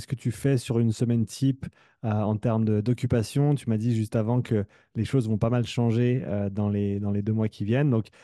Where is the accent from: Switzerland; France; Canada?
Switzerland; je suis suisse, j'habite en Suisse, pas loin de Lausanne d'ailleurs.